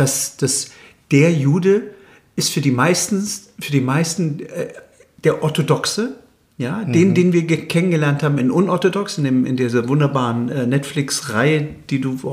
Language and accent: German; Berlin, Germany; Meine Eltern kommen zwar aus der ehemaligen Sowjetunion, aber für mich war Deutschland, vor allen Dingen Berlin, immer mein Zuhause. Ich sehe mich sogar mehr als Berliner als Deutscher.